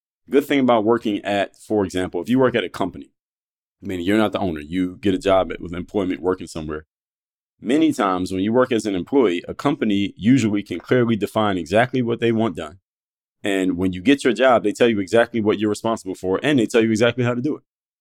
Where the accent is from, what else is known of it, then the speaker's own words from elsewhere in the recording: Philadelphia, Pennsylvania, United States; because I'm from Philadelphia. I know a lot of New Yorkers